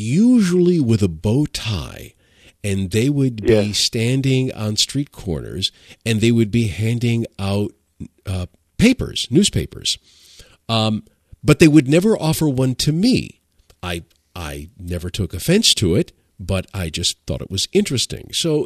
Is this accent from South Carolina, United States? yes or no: no; Detroit, Michigan, United States; I grew up in Detroit, and every once in a while I would see busloads of African Americans all dressed in white